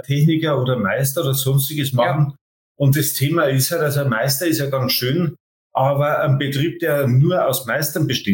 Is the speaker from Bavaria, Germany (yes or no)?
yes; Bavaria, Germany; bei uns in Bayern